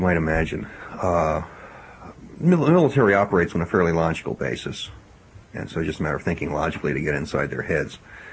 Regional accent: Baltimore, Maryland, United States; Yes, I was born in Baltimore and educated there at two Jesuit institutions, Loyola High School and Loyola College.

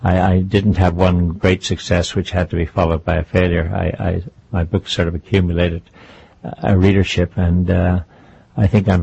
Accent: Ireland; moved away as an adult; Well, I'm an expatriate from Ireland. I go back a lot, and I have family there, brothers and sisters.

